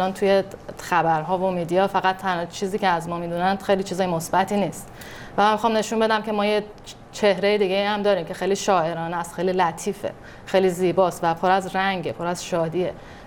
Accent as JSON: {"language": "Persian", "country": "Iran", "tie": "born or raised there", "said": "و من خب توی همچین جامعه بزرگ شدم و به نظر من زنها در ایران توی خونه هاشون یه شخصیت دیگه دارن"}